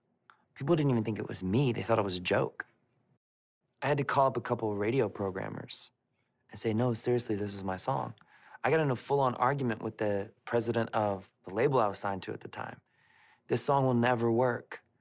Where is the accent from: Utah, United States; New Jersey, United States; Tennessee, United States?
Tennessee, United States; Memphis; Growing up around Memphis, Tennessee, you didn't get a lot of the trends until they sort of passed through middle of America.